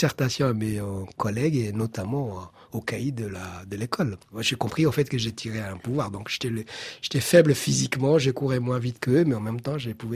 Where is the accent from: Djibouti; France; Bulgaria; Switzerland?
Djibouti; parce que le monde, des fois, il est difficile, hein, et surtout quand on vient de Djibouti.